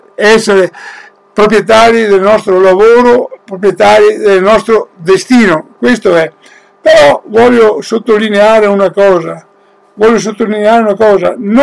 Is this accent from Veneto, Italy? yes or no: yes; Veneto, Italy; noi come Veneti subiremo le conseguenze